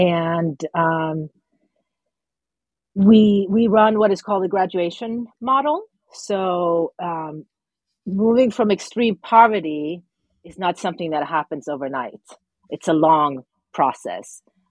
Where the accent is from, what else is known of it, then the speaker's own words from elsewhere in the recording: Sweden; now in Santa Barbara, United States; I grew up in Sweden. My mother is Swedish. My father is Moroccan, but I definitely identify as being culturally Swedish. And I finished high school in Sweden.